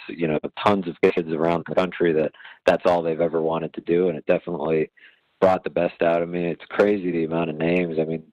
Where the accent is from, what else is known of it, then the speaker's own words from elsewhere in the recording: Massachusetts, United States; growing up in Massachusetts, like, you know, and nobody had any idea.